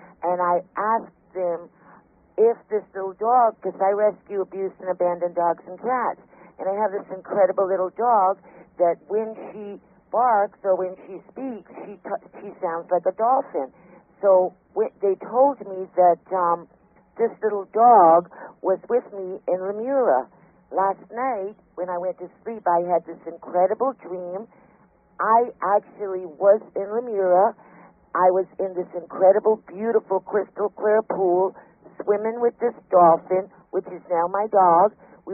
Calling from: Florida, United States; I'm calling from Florida.

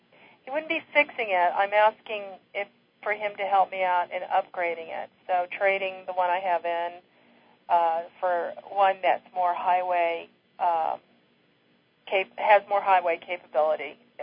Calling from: Arizona, United States

